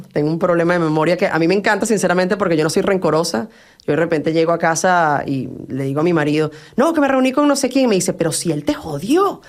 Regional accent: Venezuela; yo soy venezolana, mis abuelos eran vascos.

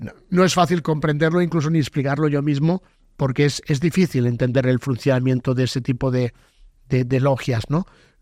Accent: Spain; born there; Mi padre nació en España. Yo nací en España

